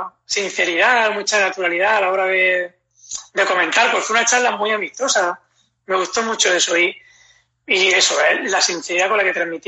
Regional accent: Almería, Andalusia, Spain; soy de Almería, vivo actualmente también aquí. Y tengo 34 años.

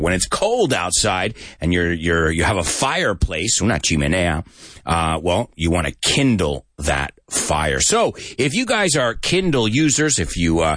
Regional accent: United States; Why do I say awesome? I'm American. That's what we say.

